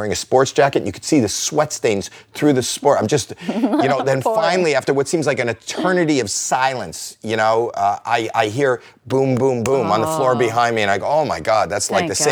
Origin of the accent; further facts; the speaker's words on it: Toronto, Ontario, Canada; You know, I'm from Toronto, Canada, the suburbs. Never seen anything like this.